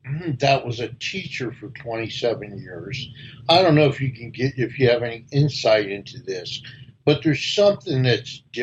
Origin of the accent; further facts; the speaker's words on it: New Jersey, United States; I grew up in North New Jersey, which was arguably at the time one of the most dangerous cities in America.